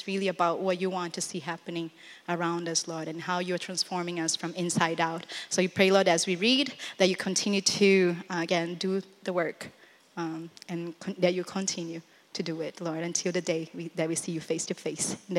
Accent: Brazil; and I'm from Brazil.

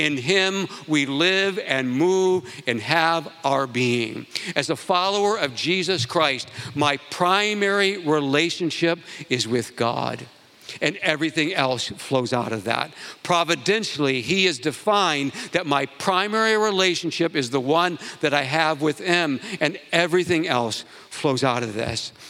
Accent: United States; So I'm an American, I'm from the United States.

